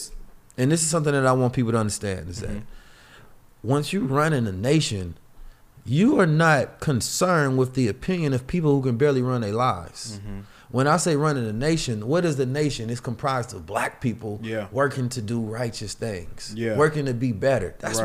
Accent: Oakland, California, United States; growing up, I grew up in Oakland, California. We had Europe Black Muslim Bakery.

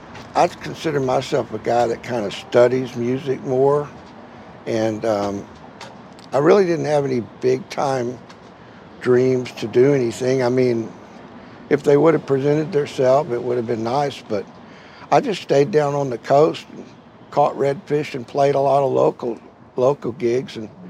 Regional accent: Katy, Texas, United States; I grew up in Katy, Texas, painting houses for rice farmers out there when there used to be rice fields.

